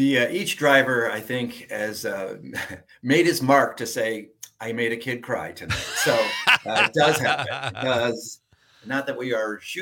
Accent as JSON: {"language": "English", "region": "Connecticut", "country": "United States", "tie": "born or raised there", "said": "I grew up in Connecticut. And I thought, this is New England."}